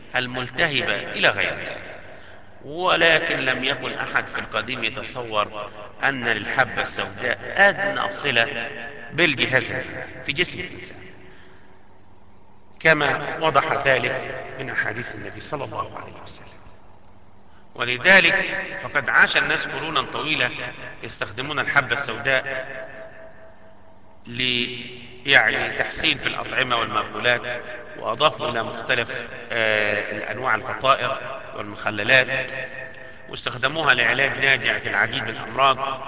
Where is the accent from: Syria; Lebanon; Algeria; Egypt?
Egypt; تعرف في مصر باسم حبة البركة، عندنا في مصر